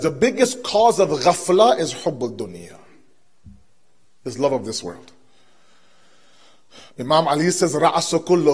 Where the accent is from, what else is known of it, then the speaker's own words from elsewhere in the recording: Toronto, Ontario, Canada; Me growing up in Toronto, I had the exact same misconception.